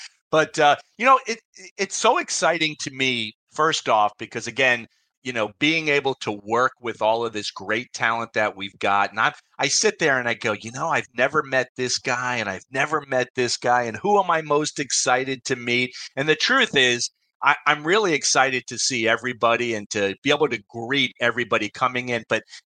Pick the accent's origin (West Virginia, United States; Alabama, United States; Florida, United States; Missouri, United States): Florida, United States; I was born and raised in Florida, but my goal was always to get back here.